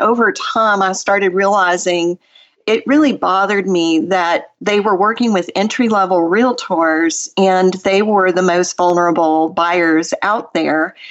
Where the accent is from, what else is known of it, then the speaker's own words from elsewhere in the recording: Nashville, Tennessee, United States; I'm from Nashville, Tennessee